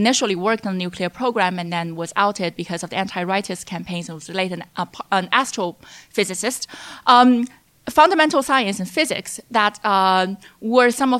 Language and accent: English; China; English is a second language; when I was growing up in China as a young child